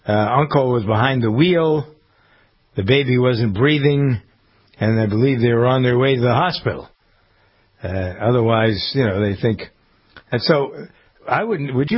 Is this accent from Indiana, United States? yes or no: no; Framingham, Massachusetts, United States; as we do here in Framingham, in my hometown.